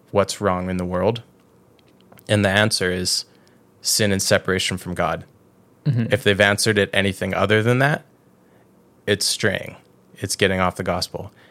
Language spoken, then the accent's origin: English; Canada; but we're Canadian, so we're not going to talk about that.